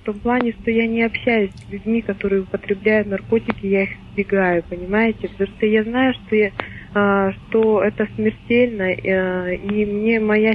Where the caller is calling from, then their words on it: Irkutsk, Irkutsk Oblast, Russia; Я звоню из Иркутска.